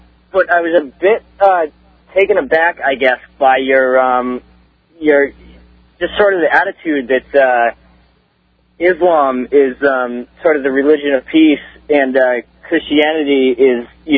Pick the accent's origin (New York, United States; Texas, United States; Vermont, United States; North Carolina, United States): Vermont, United States; now in Cape Cod, United States; Well, I'm from Vermont originally. Live down on Cape Cod now